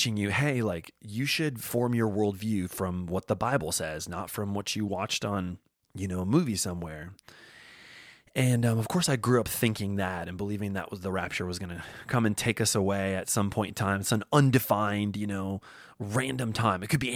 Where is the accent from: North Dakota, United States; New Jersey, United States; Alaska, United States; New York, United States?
North Dakota, United States; I remember going to the Left Behind movie at this like dollar movie theater in my hometown in North Dakota